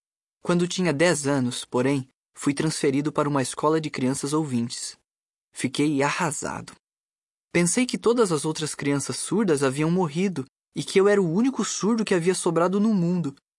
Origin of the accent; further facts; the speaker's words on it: France; Portuguese is a second language; na França, onde eu cresci, usar a língua de sinais na escola era absolutamente proibido.